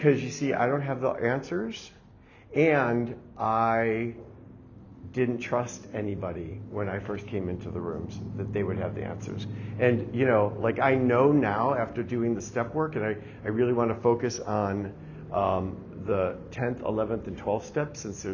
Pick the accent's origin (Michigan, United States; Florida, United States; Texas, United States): Michigan, United States; Detroit; I was a little gay boy growing up in Detroit City, but even before I knew I was a gay boy, I was a Middle Eastern off-white kid, and there were a bunch of, you know, blonde-haired, blue-eyed kids on the block, and I felt different.